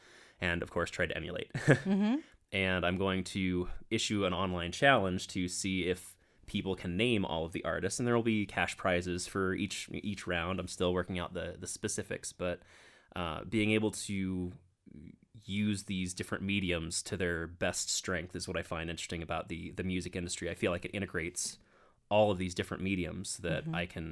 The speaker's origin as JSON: {"language": "English", "town": "Brooksville", "region": "Florida", "country": "United States", "tie": "born or raised there", "moved": "yes", "said": "And I actually, on my last CD, I wrote a song called … about my hometown."}